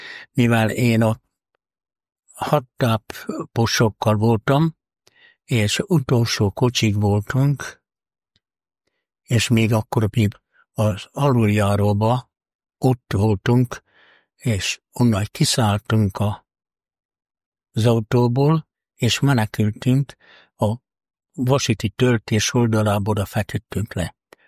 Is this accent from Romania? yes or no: no; Zalaegerszeg, Zala, Hungary; Ugye én, mint zalaegerszegi fiú, a szüleim itt voltak Zalaegerszegen